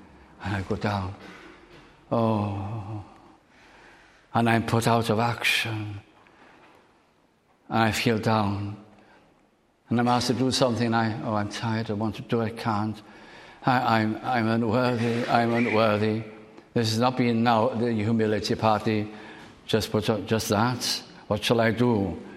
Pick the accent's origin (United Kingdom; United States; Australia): United Kingdom; North West England; I lived long away. I was brought up in South Lancashire, and the college was in Aberystwyth